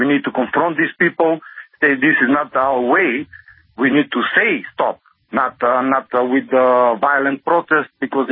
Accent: North Macedonia; Yes, I'm originally from Macedonia

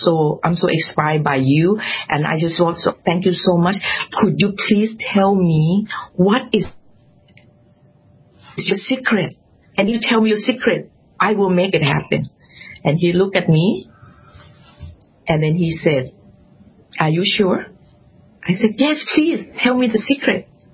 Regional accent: Thailand; English is a second language; now in United States; I'm an immigrant from Thailand to America. Don't speak English, don't know anyone

